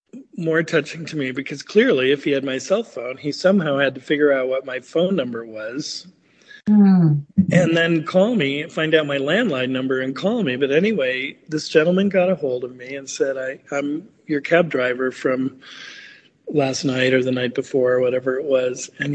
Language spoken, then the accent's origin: English; New York, United States; And I just, you know, as a New Yorker, I was like, God, that's amazing that a cab driver would